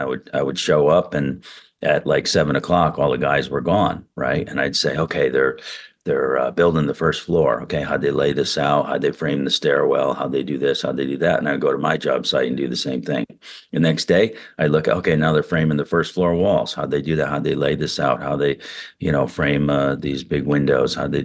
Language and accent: English; Bridgeport, Connecticut, United States; But and anyway, when I graduated high school, Bullet Havens in Bridgeport, I grew up in Bridgeport, and you know, college was not a option, you know, for me and our family.